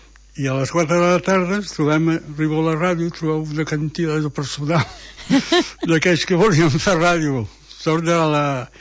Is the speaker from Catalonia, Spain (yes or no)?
yes; Barcelona, Catalonia, Spain; born there; jo vaig néixer a Barcelona.